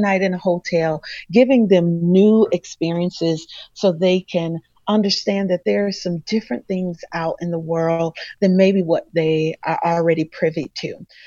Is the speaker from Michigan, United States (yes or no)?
yes; Covert, Michigan, United States; And so growing up in Covert, I had an opportunity to engage who I was and engage my culture in a learning setting.